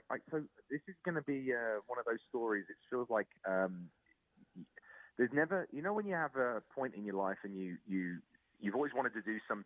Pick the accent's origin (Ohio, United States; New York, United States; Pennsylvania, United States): New York, United States; So I'm like, this is what I want to build in New York, because this is my home state and this is where I've landed.